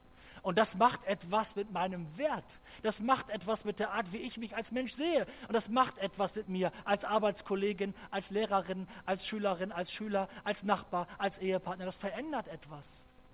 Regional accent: North Rhine-Westphalia, Germany; Ich bin aufgewachsen in Ostwestfalen.

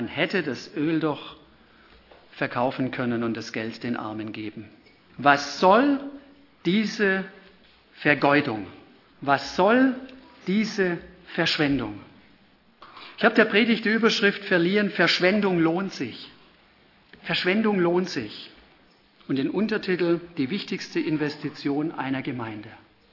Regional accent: Baden-Württemberg, Germany; Für alle, die es noch nicht rausgehört haben, ich bin Schwabe.

